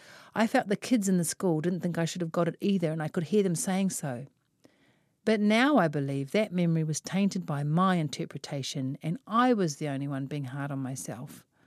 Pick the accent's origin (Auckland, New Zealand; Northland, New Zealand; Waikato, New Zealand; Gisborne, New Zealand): Auckland, New Zealand; born there; why I was born in West Auckland, and maybe even explains some of my need to make music